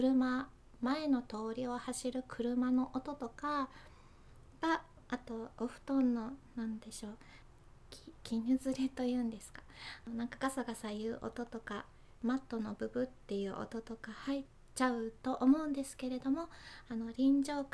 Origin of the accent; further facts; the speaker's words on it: Fukuoka, Japan; 出身は福岡です。